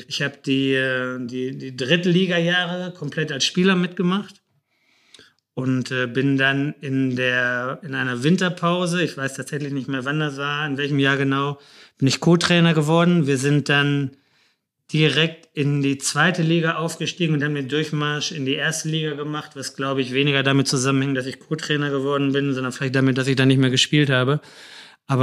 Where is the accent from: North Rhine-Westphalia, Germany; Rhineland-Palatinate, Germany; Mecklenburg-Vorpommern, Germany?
North Rhine-Westphalia, Germany; Bielefeld; ich bin geborener Bielefelder und ich habe mein halbes Leben bei Arminia Bielefeld verbracht. Die Schule, ich bin 200-300 Meter Luftlinie von der Alm aufgewachsen.